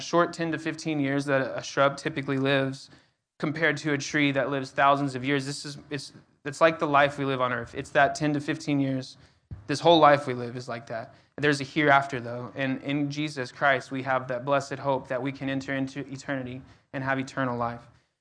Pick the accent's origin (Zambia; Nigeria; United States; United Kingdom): United States; Odessa, Texas; I grew up in Odessa, Texas, out west.